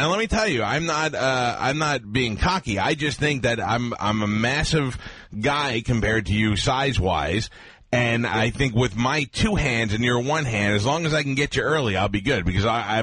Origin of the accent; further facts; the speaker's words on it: New York, United States; Yeah, I know. I grew up in New York. I know how to fight.